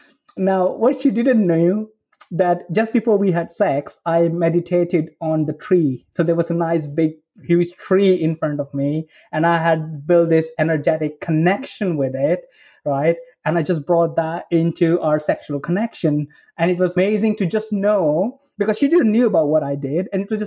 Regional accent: India; You know, I come from India

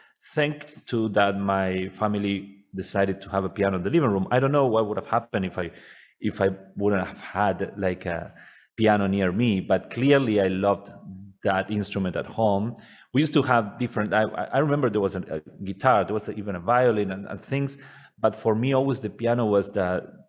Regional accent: Buenos Aires, Argentina; English is a second language; moved away as an adult; now in New York, United States; I'm from Argentina. I'm nice. Originally from Buenos Aires, Argentina. This is funny because I live in New York. I moved to New York a couple of years ago.

